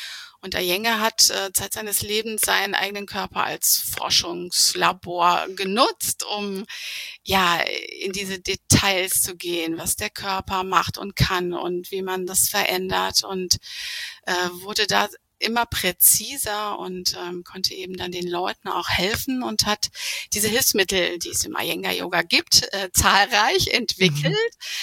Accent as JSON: {"language": "German", "town": "Neuss", "region": "North Rhine-Westphalia", "country": "Germany", "said": "ich komme aus Neuss zwischen Köln und Düsseldorf und ich bin 46"}